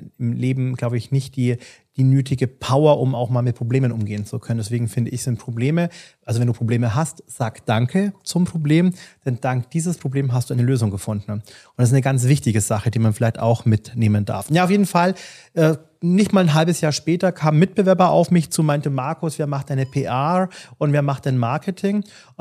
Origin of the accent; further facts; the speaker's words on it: Bavaria, Germany; ich komme ja aus Bayern